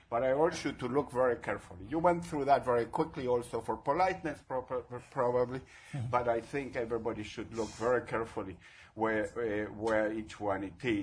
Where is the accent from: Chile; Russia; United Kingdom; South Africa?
Chile; English is a second language; now in United States; I'm from Chile, and I haven't worked in the development field for a long time